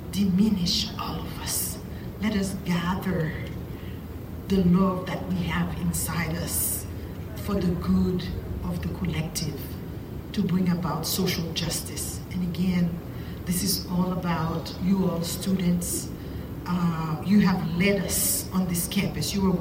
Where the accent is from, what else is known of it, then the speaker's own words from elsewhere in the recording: Haiti; now in United States; I am originally from Haiti.